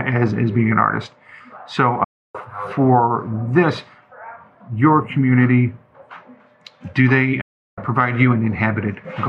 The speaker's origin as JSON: {"language": "English", "town": "Chicago", "region": "Illinois", "country": "United States", "said": "Just because I'm from Chicago."}